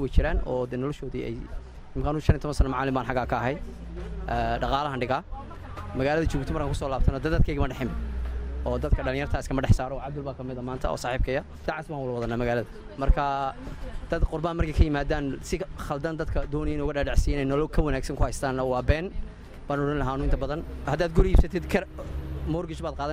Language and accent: Somali; Djibouti; now in London, United Kingdom; Anu imika 18 sano waxaan joogaa London, Jabuuti aan ku koray, ku dhashay magaaladii aan ku dhashay